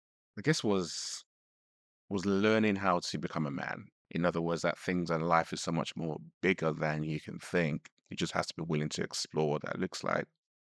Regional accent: Nigeria; you know, I'm Nigerian

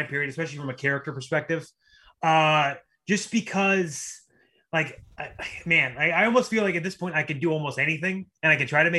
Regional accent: Cleveland, Ohio, United States; I'm a kid from Cleveland, Ohio. So I got a chip on my shoulder always.

